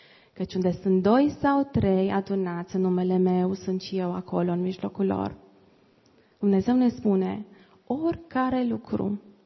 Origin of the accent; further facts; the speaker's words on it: Romania; noi ca români suntem foarte cârtitori